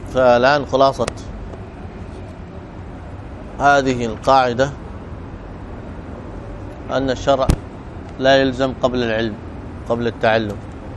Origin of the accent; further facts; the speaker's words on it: Egypt; مثلا عندنا في مصر